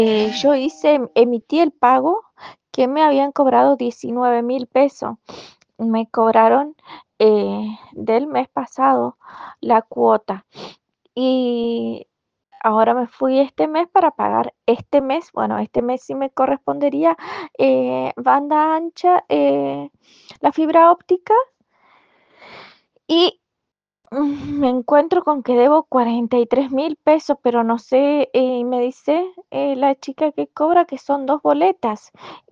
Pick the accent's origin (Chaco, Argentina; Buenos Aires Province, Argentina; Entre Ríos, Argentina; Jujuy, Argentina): Chaco, Argentina; Gancedo; Yo soy de Gancedo y adeudo 2 boletas.